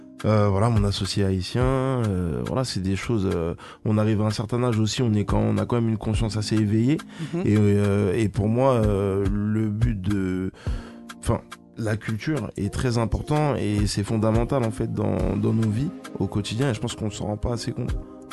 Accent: Paris, Île-de-France, France; Alors, moi, je suis originaire de Paris, dans 91.

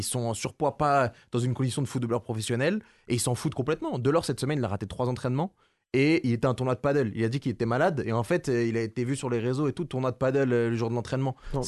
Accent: Nantes, Pays de la Loire, France; Mais moi, je suis nantais, je l'ai mauvaise.

